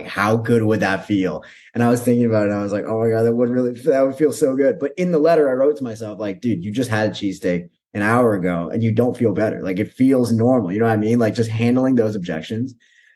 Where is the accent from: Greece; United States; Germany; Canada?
Canada; I'm as a Canadian, don't really know much about the culture